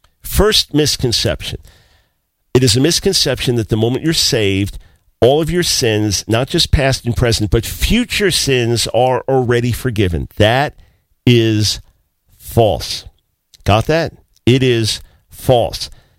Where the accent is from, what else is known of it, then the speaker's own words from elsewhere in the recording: New York, United States; Even though I'm a New Yorker, since the Yankees just really did so poorly, I'm impressed with the Red Sox this year.